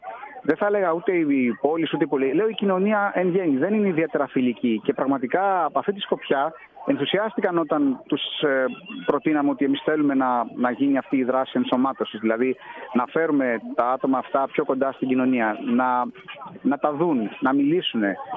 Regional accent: Livadeia, Central Greece, Greece; γιατί γίνεται στην πόλη μου στη Λιβαδιά.

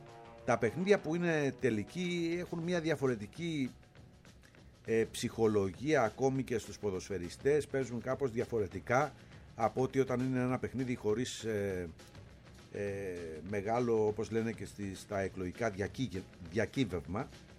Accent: Greece; Αλλά όπως και να το κάνουμε, επειδή ζούμε στην Ελλάδα, είμαστε Έλληνες

